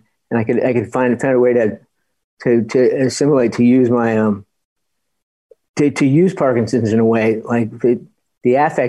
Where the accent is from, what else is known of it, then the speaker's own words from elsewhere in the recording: Ireland; I'm an Irish guy who feels very drawn to Judaism.